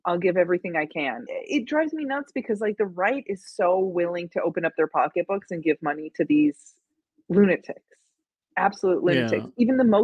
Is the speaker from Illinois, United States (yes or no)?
yes; Illinois, United States; You know what, as somebody that I grew up just outside of Chicago, and I've always claimed Chicago as like my proxy home